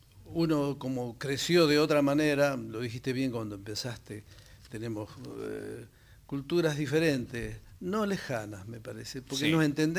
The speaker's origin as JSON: {"language": "Spanish", "country": "Argentina", "accent": "Argentine", "said": "mi forma de hablar todavía tiene un dejo argentino."}